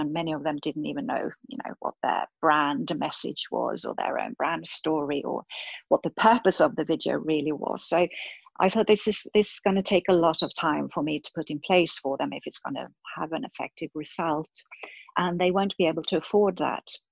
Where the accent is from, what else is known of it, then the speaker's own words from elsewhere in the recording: Sweden; moved away as an adult; I was born in Sweden, and I've lived almost half of my life abroad now